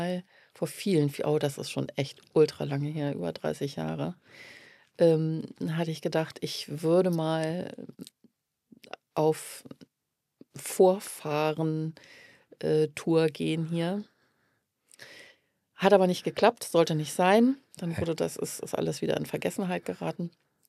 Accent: Hanover, Lower Saxony, Germany; Ich komme aus Hannover.

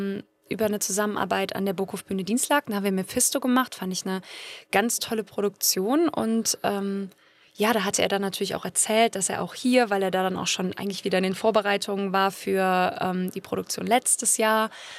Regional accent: North Rhine-Westphalia, Germany; Und ich komme, wie gesagt, aus Nordrhein-Westfalen, bin auch in Nordrhein-Westfalen auf eine Schauspielschule gegangen

